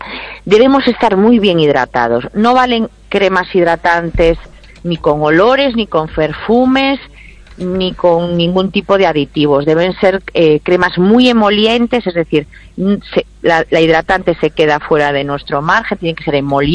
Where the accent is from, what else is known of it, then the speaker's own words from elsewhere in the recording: Spain; y que nosotros somos españoles y que la tenemos en la mano